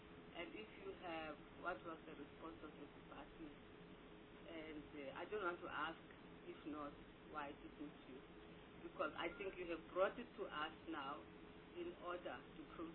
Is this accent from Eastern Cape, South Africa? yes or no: yes; Eastern Cape, South Africa; I come from the Eastern Cape.